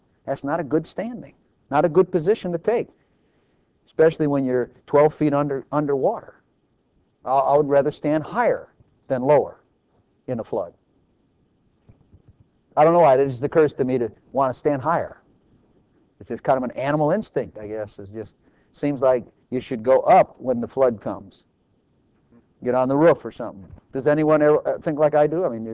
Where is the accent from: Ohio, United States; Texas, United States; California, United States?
Texas, United States; But I'm a Texan, so I'm praying for this place